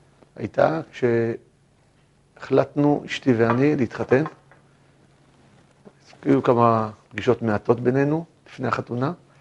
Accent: Kiryat Gat, Southern District, Israel; במקור אני מקריית גת. ההורים הגיעו עולים חדשים לקריית גת עוד בשנות ה-50, שקריית גת הייתה מעברה, וגרנו במציאות כזו, משפחה עם הרבה ילדים. אבי, התיידמתי מאבי בגיל צעיר, ומשפחה קשת יום.

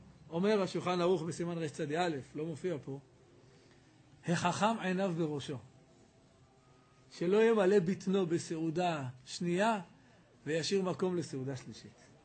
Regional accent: Jerusalem, Jerusalem District, Israel; אני ירושלמי.

